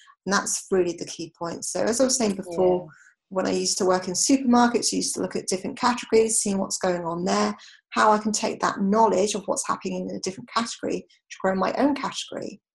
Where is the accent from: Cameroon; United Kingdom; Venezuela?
United Kingdom; obviously I'm British, you can tell from the accent